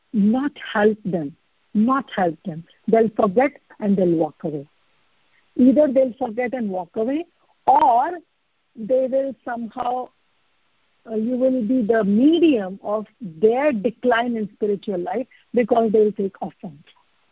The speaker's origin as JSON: {"language": "English", "region": "North India", "country": "India", "said": "We are from North India, worshipping everybody."}